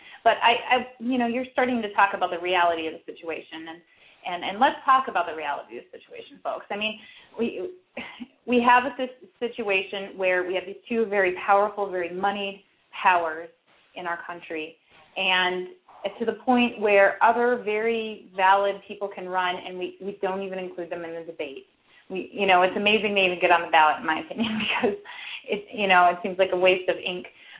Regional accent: Minnesota, United States; you throw me off here because I'm a Minnesota girl.

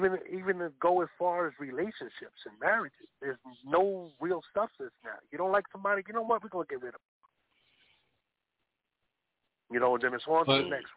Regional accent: Harlem, New York, United States; growing up in Harlem and everything else, I've seen decapitated bodies.

